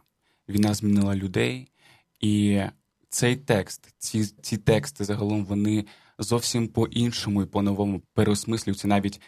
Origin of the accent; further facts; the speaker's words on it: Svitlovodsk, Kirovohrad Oblast, Ukraine; now in Kyiv, Ukraine; я зі Світловодська, приїхав до Києва нещодавно.